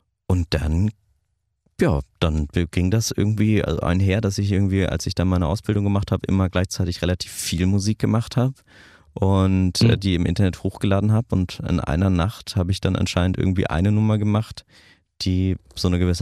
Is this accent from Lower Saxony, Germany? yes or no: no; Berlin, Germany; Ich bin Berliner Jung, ich bin nie weggegangen, bin immer hier geblieben, komme wirklich aus dieser Stadt.